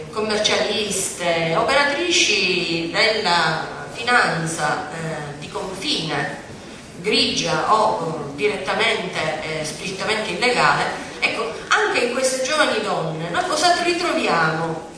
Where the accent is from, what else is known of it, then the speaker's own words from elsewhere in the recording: Palermo, Sicily, Italy; Sia se me lo pongo come palermitana, come donna di questa terra che ha vissuto con intensità